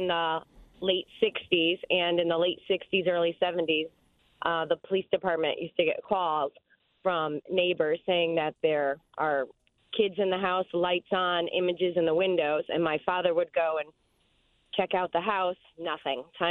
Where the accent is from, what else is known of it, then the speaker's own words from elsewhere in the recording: Stratford, Connecticut, United States; I grew up in Stratford, and my mom is still there, and oh yeah, an old town.